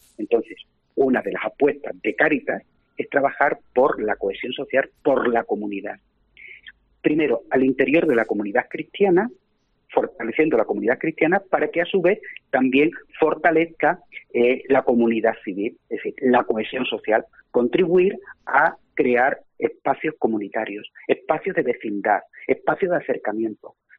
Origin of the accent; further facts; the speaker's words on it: Extremadura, Spain; donde yo sé que muchos extremeños, yo soy extremeño